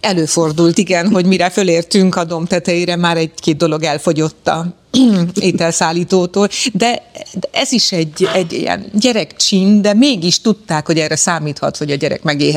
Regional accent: Brașov, Brașov County, Romania; ha beljebb megyünk Brassó fele, ahova majd bekanyarodok, hogy én már ott születtem, és ott nőttem föl, hiszen a szüleim is egymást már Brassóba ismerték meg

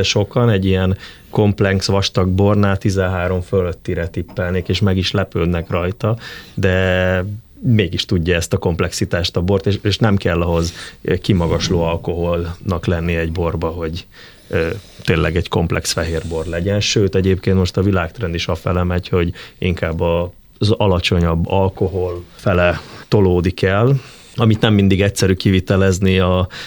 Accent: Szekszárd, Tolna, Hungary; ami így szekszárdiként azért egy nagy büszkeség volt

